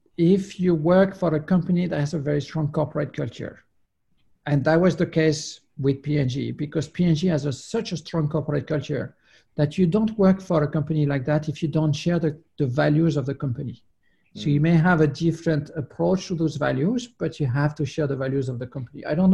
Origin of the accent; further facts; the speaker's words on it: French Caribbean, France; I come from the French Caribbean. Everybody sees me as a French person.